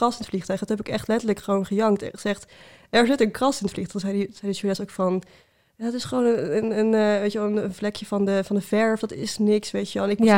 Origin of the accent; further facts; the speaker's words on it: Utrecht, Netherlands; Ja, ik weet nog heel goed, ik kom uit Utrecht.